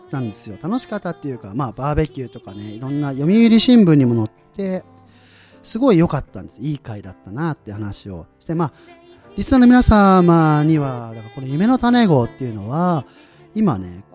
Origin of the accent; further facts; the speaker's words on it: Hokkaido, Japan; でも、僕も北海道で育ったんですよ。